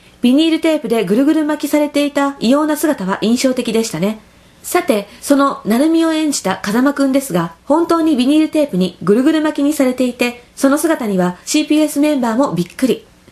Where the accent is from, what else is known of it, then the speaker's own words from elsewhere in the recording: Tokyo, Japan; 私は東京出身で、今までに関西弁を話したことがなかったので